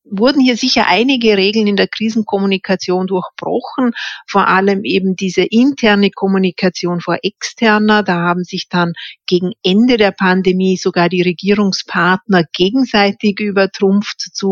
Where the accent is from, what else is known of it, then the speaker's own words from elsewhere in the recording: Vorarlberg, Austria; dass ich als Vorarlbergerin schon den Föderalismus hier auch in Schutz nehmen möchte